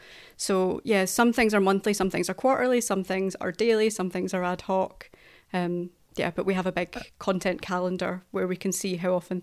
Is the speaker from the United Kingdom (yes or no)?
yes; Scotland, United Kingdom; accent: Scottish; Sorry, this is my Scottish accent not helping here.